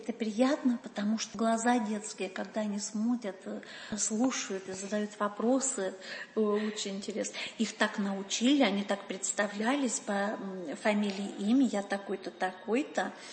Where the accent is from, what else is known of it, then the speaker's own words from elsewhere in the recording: Russia; Я приехала с другой планеты. Я приехала из России.